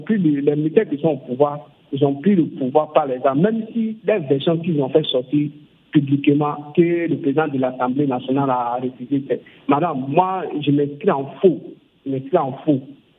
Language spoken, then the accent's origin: French; Burkina Faso; Parce que chez nous, au Burkina Faso, il n'y a pas eu de coup d'État.